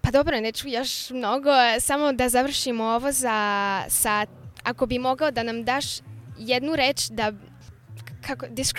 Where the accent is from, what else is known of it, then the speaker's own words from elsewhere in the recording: Serbia; Mi smo Srbi malo došli pre.